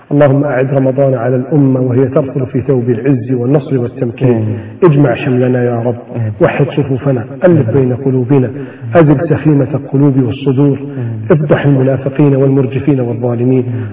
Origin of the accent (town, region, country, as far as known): Egypt